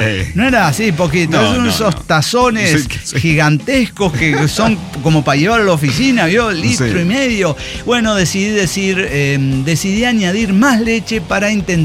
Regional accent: Oaxaca, Mexico; soy oaxaqueña.

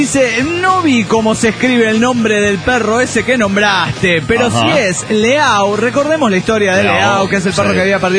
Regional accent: Tucumán, Argentina; de Tucumán.

